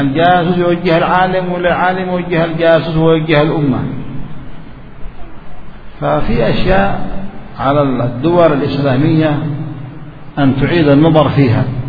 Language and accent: Arabic; Yemen; نحن عندنا في اليمن